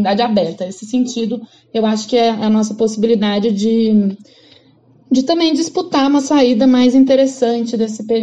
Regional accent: São Paulo, Brazil; Eu fiz ela aqui. Eu sou de São Paulo, né? Acho que a gente não tinha falado sobre isso ainda.

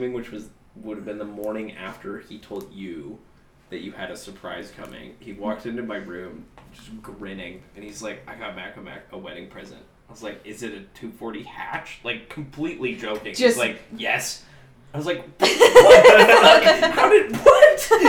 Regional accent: Fernie, British Columbia, Canada; He had mutuals with, like, people I grew up with in Fernie.

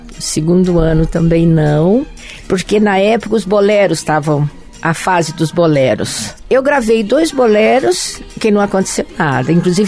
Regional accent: Jaboticabal, São Paulo, Brazil; also born or lived in Bebedouro; Eu sou paulista, mas não da capital. Eu sou do interior, eu nasci em Bebedouro, mas me criei em Jaboticabal, que é uma cidadezinha próxima a Bebedouro. Depois, acabei indo para Ribeirão Preto.

